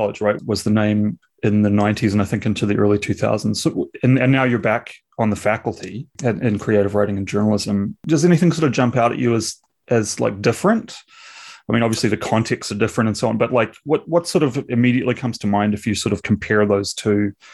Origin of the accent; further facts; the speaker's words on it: Dunedin, Otago, New Zealand; I grew up in Dunedin, New Zealand. So small, about the same size as Nanaimo, but, you know, way further away from sort of everything.